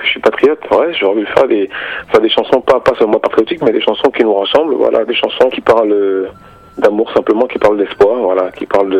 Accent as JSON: {"language": "French", "country": "France", "said": "on a vraiment de la chance de vivre en France, d'être aussi né en France."}